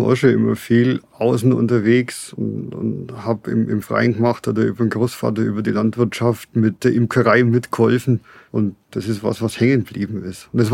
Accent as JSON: {"language": "German", "region": "Bavaria", "country": "Germany", "said": "ursprünglich aus dem Augsburger Raum, habe ein Studium durchgeführt in Kempten im Allgäu, ja. Elektrotechnik. Und dann hat es mich nach Franken verschlagen"}